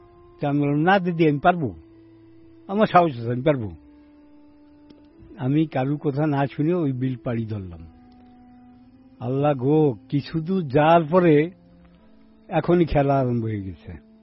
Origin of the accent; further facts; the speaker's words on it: Gopalganj, Dhaka Division, Bangladesh; আমার বাড়ি নাম হচ্ছে গোপালগঞ্জ কাঠি ইউনিয়ন কাঠি গ্রাম। মোল্লা বাড়ি বললে সবাই চেনে, চেয়ারম্যান বাড়ি বললে সবাই চেনে।